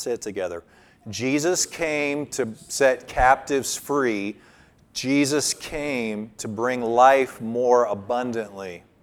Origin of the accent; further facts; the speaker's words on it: Columbus, Ohio, United States; he had it over his workbench in our basement growing up in Columbus, Ohio.